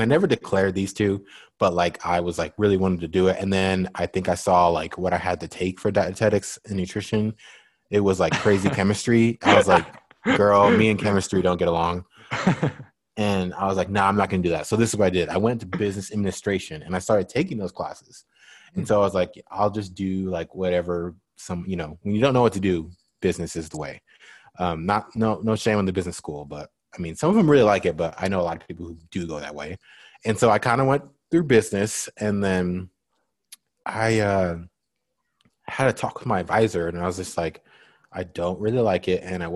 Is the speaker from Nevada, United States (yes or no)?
yes; Henderson, Nevada, United States; I was born and raised in Las Vegas. I'm technically from Henderson, which is a suburb of Las Vegas. It's like the southeast part of Vegas, but it's still Vegas.